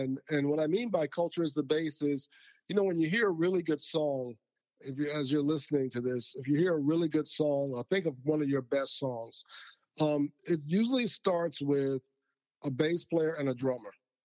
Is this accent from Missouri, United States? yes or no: no; Lakeland, Florida, United States; So I grew up in Lakeland, Florida, Central Florida, between Tampa and Orlando, and started playing piano at first.